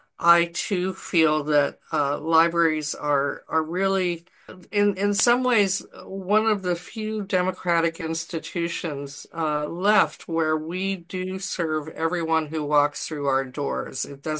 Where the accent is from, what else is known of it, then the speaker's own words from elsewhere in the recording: Fremont, California, United States; now in Bucksport, United States; I grew up in California in a big public library in Fremont.